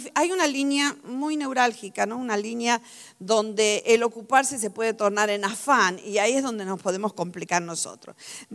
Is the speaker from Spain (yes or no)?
no; Argentina; Ya hemos pasado por experiencias como esas en mi país. Mi país es un país muy incierto.